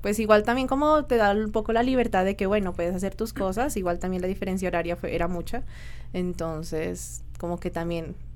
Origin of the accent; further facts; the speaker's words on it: Pasto, Nariño, Colombia; Pues yo no soy de acá, entonces... Fue a mi ciudad, estuvo 2 meses.